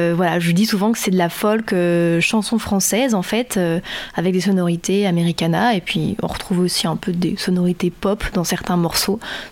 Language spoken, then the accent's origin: French; Chartres, Centre-Val de Loire, France; Je suis originaire d'Eure-et-Loir, dans la Beauce.